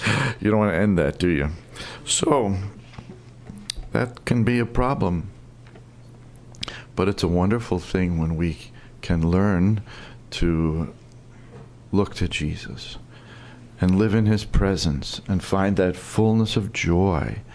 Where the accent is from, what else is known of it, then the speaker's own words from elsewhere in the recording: New York City, New York, United States; I come from New York City. I think there have been tornadoes there, but I've never seen one.